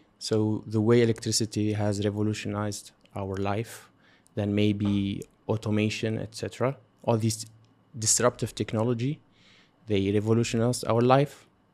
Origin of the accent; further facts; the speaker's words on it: Tunisia; I'm from Tunisia. We are actually both Tunisian.